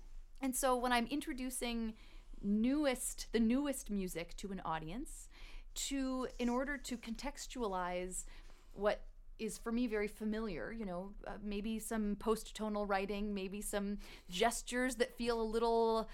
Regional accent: Minneapolis, Minnesota, United States; I'm from Minneapolis.

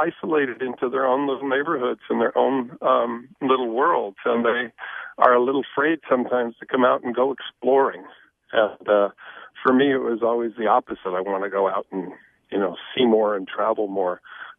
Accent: Chicago, Illinois, United States; I was just calling in to say the first time I grew up in Chicago

